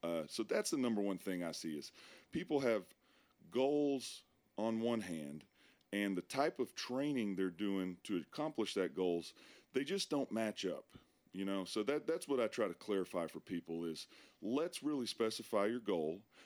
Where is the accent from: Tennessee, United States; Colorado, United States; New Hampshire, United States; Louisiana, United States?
Tennessee, United States; Chattanooga; also born or lived in North Georgia; Well, I've always grown up in Chattanooga area, North Georgia